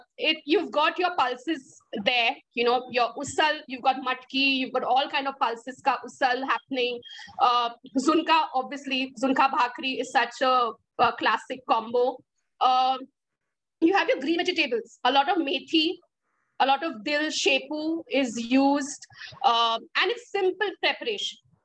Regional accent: Mumbai, Maharashtra, India; Yeah, you're born and brought up in Bombay.

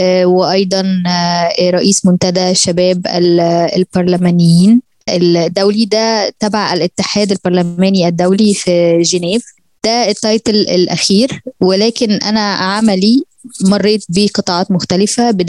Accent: Egypt; من مصر، ودي قصتي

